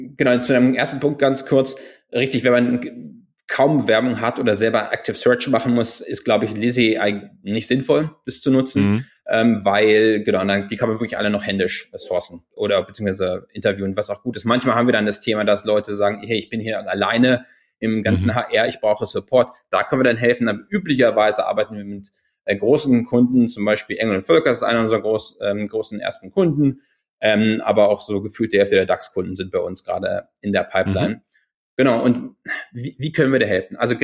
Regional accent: Berlin, Germany; now in New York, United States; wohne aktuell in New York. Ich bin eigentlich aus Berlin.

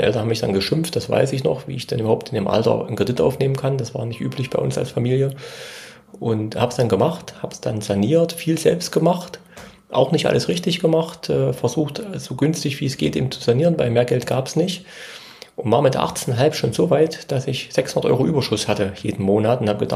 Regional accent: Thuringia, Germany; Und zwar komme ich aus Thüringen, aus einem kleinen Ort in der Nähe von Jena

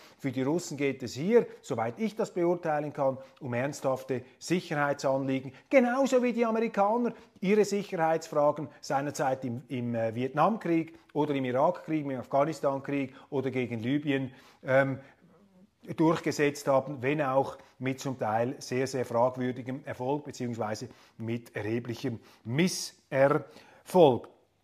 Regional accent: Switzerland; obwohl ich als Schweizer sehr, sehr skeptisch bin gegenüber diesen Politbehörden eines Verfassungsgerichts.

